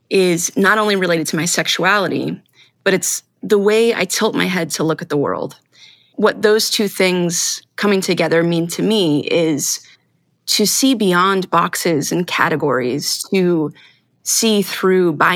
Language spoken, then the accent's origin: English; Iowa, United States; I was working as a drug and alcohol counselor in Iowa, which is my home state.